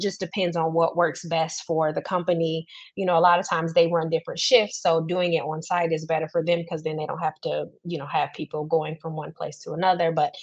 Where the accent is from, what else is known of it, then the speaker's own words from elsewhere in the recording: Muskegon, Michigan, United States; And even myself growing up in Muskegon, I knew probably half of the things that happen in Muskegon, right?